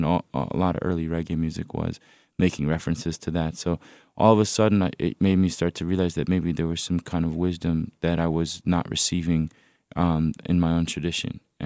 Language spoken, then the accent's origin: English; New York, United States; Well, I'm the New Yorker.